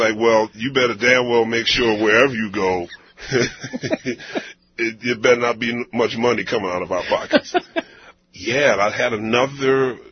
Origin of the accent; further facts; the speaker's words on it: Philadelphia, Pennsylvania, United States; I had great classical teachers growing up in Philly.